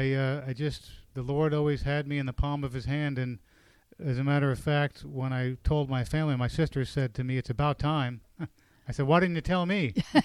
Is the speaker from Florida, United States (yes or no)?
yes; Deerfield Beach, Florida, United States; also born or lived in New York; I grew up in St. Ambrose Catholic Church in Deerfield Beach, Florida.